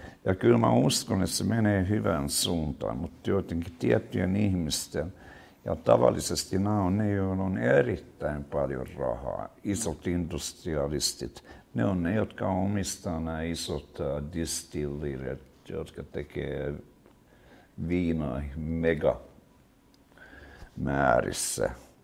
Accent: Stockholm, Stockholm County, Sweden; Kun mä kasvoin nuoren Tukholmassa varsinkin, me käytettiin paljon LSD:tä.

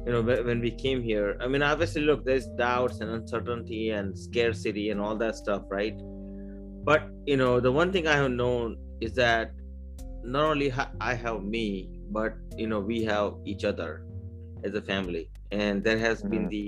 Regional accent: Maryland, United States; also born or lived in India; so I came here from India in 89 with $20 to know English. I grew up in Maryland.

